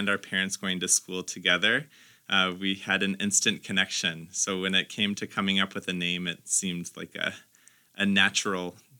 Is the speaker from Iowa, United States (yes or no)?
yes; Davenport, Iowa, United States; also born or lived in Rock Island; It pays homage to where I'm from here in the Quad Cities. I was born in Rock Island and went home to Davenport.